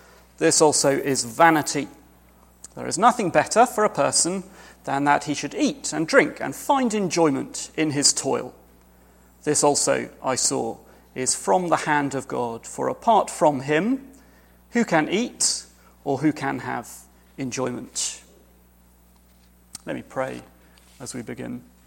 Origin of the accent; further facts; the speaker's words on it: United Kingdom; As a British citizen, I can only be here because I am married